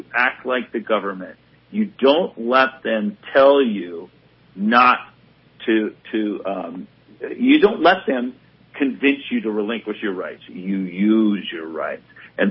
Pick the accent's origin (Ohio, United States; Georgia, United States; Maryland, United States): Ohio, United States; Now, I'm from Ohio. I know it's different in California, but in Ohio, we have constitutional carry.